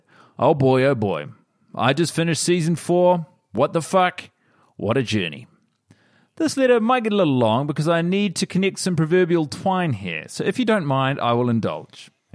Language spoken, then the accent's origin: English; Australia; now in Vienna, Austria; I'm Australian and she's Swedish, but we're living in Vienna